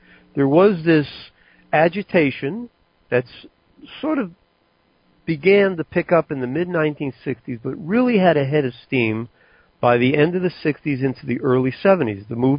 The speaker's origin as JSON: {"language": "English", "country": "United States", "tie": "born or raised there", "said": "one thing I learned, or we learned, when I was a kid growing up in America and the school systems, etc."}